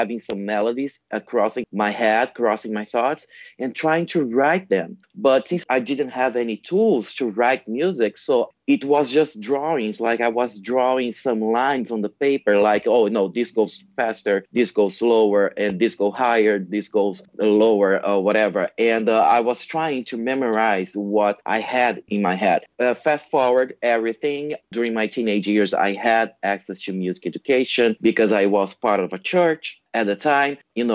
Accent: Brazil; English is a second language; I was born and raised in Brazil, South America.

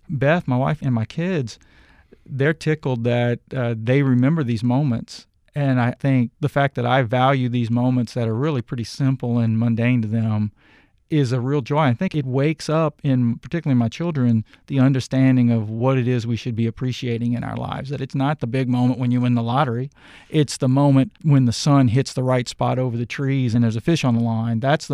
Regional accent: Louisiana, United States; stories about growing up in South Louisiana and kind of tributes to the people that you love and who have shaped you

